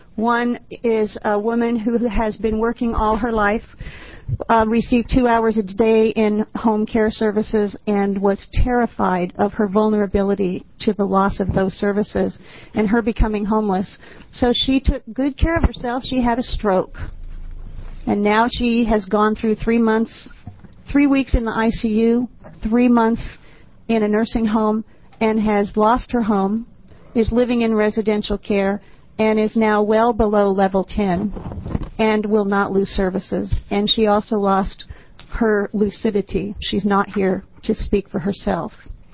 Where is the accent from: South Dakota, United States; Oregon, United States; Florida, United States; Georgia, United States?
Oregon, United States; Eugene; I'm from Eugene, Oregon on Bloomberg Road.